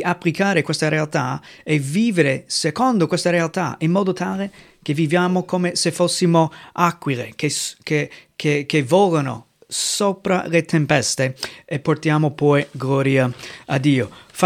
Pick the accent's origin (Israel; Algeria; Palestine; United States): United States; Italian is a second language; now in Italy; sono missionario con la Chiesa Evangelica, servendo il Signore qui in Italia dal 2007. Vengo dagli Stati Uniti